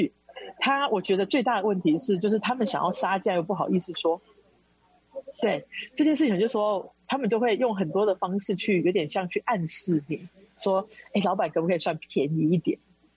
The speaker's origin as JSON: {"language": "Chinese", "country": "Canada", "tie": "born or raised there", "said": "那我觉得这点是从跟我小时候在加拿大长大不一样"}